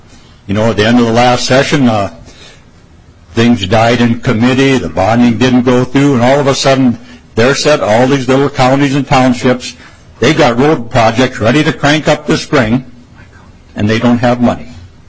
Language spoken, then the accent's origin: English; Soudan, Minnesota, United States; from Sudan, Minnesota, small town up on the range.